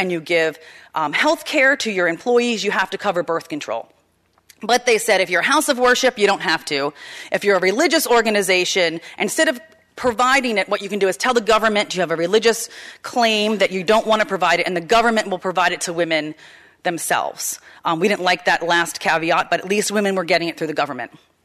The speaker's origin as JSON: {"language": "English", "region": "New Jersey", "country": "United States", "said": "I'm a girl from South Jersey."}